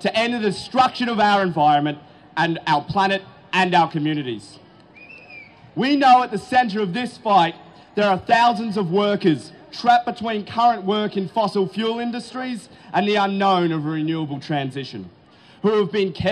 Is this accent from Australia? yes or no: yes; Geelong, Victoria, Australia; I was born and raised in Geelong